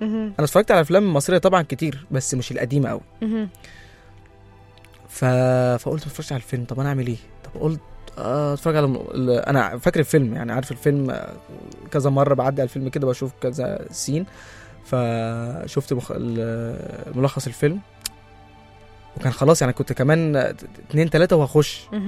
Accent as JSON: {"language": "Arabic", "country": "Sudan", "lives_now": "Egypt", "said": "يعني انا جيت من السودان رحت السودان بس ما عملتش حاجه"}